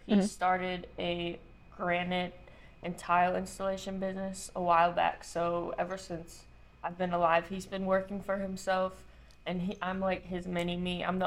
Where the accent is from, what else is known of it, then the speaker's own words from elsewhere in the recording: St. Louis, Missouri, United States; now in Memphis, United States; I'm from St. Louis, Missouri. Mm-hmm. I've lived in Memphis for 3 years now.